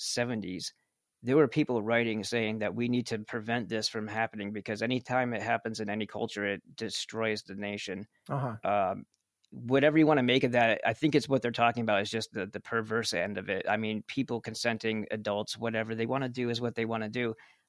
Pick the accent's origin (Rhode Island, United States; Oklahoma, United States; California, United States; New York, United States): New York, United States; I'm from New York, so it's like Ghostbusters